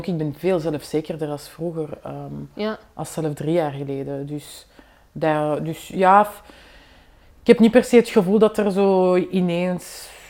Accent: Vilvoorde, Flemish Brabant, Belgium; Ik ben van Vilvoorde en al mijn close vrienden waren ook kinderen van migranten.

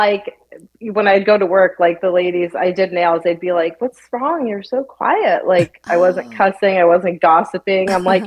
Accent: Chicago, Illinois, United States; So age 36, growing up in Chicago, we would have girls' nights and we would play poker and drink and smoke.

